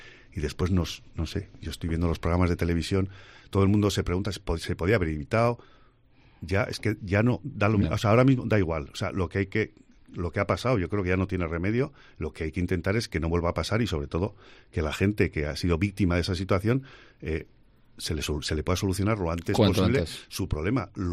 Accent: Pamplona, Navarre, Spain; sois vascos, ¿de dónde venís? De Pamplona.

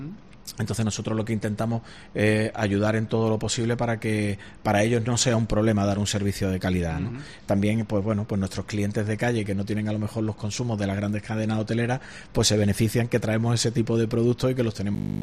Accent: Málaga, Andalusia, Spain; somos malagueños 100%, no hay detrás fondos internacionales ni nada de eso, ¿no? Somos familias malagueñas las que estamos detrás del proyecto.

